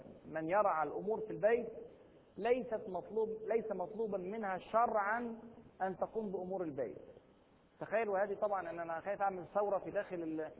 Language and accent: Arabic; Egypt; هذه الجملة مشهورة عندنا في مصر، لا شكر على واجب